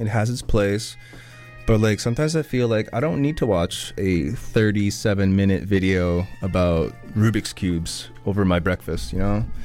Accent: Singapore; No, I'm from Singapore.

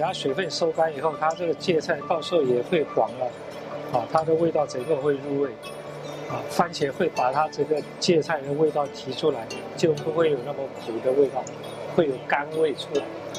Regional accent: Myanmar; 我是来自缅甸的

